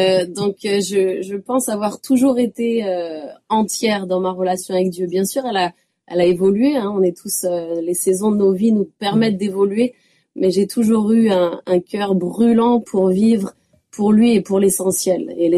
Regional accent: Grand Est, France; born there; now in Lyon, France; Je suis alsacienne de naissance. Ouais. Oulala, mon père me tâcherait sur les doigts, mais de cœur, je suis lyonnaise maintenant.

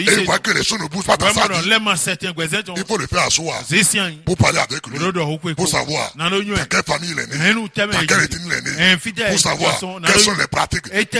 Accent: Benin; chez nous au Bénin

